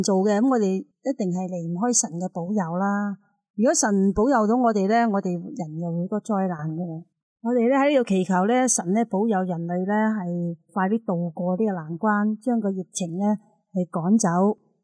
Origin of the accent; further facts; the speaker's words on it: China; 诶，就等于我哋中国人咪食斋嘅初年初一，